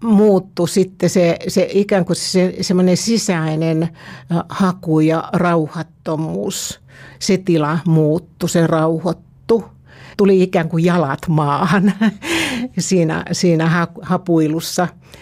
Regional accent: Uusimaa, Finland; born there; Mä olen syntynyt karjalaisperheeseen Itä-Uudellamaalla vanhempien evakkomatkan jälkeen.

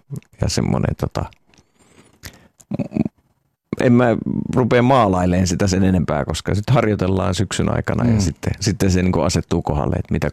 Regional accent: Ylistaro, South Ostrobothnia, Finland; mun rakkaan kotikyläni Ylistaron kirkkoon

